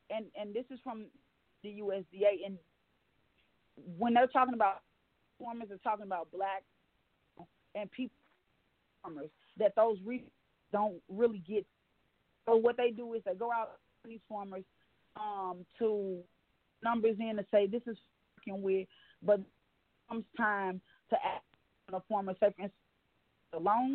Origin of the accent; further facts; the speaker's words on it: St. Louis, Missouri, United States; I'm from St. Louis, Missouri, and I'm a food justice organizer for an environmental organization.